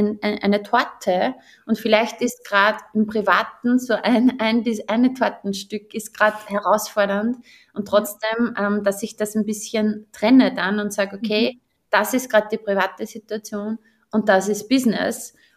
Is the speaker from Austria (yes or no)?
yes; Austria; bei uns in Österreich